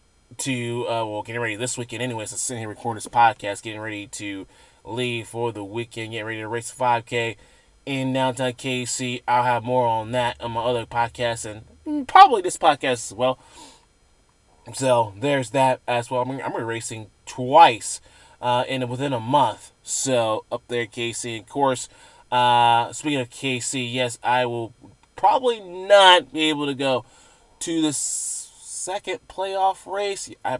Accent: the South, United States; I was raised, born and raised from the South

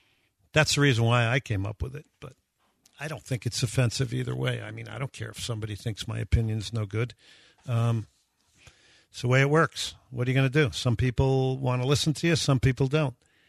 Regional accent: New Jersey, United States; I said it because I grew up in New Jersey, and I had a tremendous youth coach.

